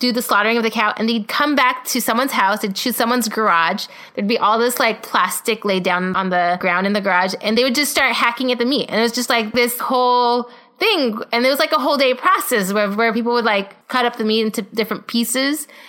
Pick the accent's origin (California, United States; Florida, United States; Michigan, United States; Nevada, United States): California, United States; so I grew up in Southern California. I actually grew up in the burbs where there's a lot of cows because there's dairy farms.